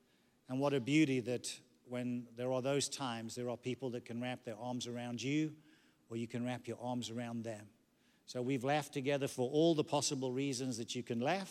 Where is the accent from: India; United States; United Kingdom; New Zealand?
United Kingdom; England; I often say that being an Englishman at my core, we don't weep easily.